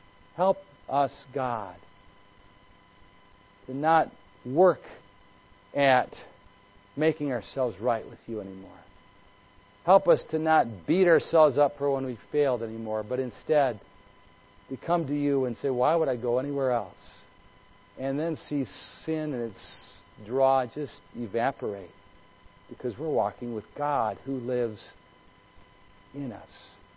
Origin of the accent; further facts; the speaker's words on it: Midwest, United States; But then again, we are Midwestern American Gentiles. We've been taught this stuff all of our lives.